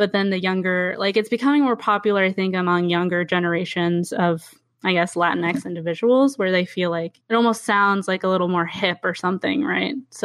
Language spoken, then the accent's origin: English; Norfolk, Virginia, United States; now in San Francisco, United States; I was born in the Hampton Roads area of Virginia. So that's basically Norfolk, Virginia, Newport News, Hampton, and a few other cities in that area, southeastern Virginia. And I grew up for most of my life in Norfolk, Virginia.